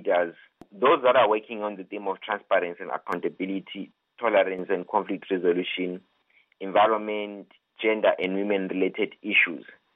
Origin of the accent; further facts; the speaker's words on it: Zimbabwe; including my home country, Zimbabwe